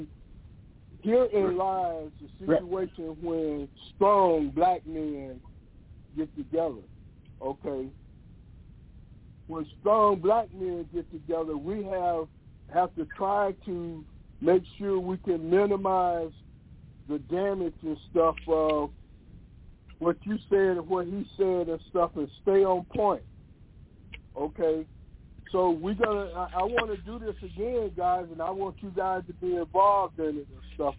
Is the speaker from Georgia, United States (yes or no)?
yes; Atlanta, Georgia, United States; Okay, good. That's my home. I'm from Atlanta and stuff.